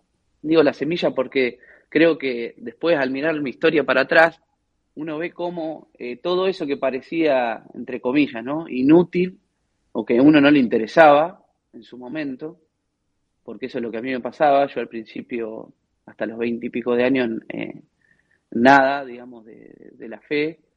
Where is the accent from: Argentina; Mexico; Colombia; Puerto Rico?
Argentina; Suipacha, Buenos Aires Province; yo vengo de una ciudad que se llama Suipacha, que está en la provincia de Buenos Aires, queda aproximadamente a 60 kilómetros de la Basílica de Luján.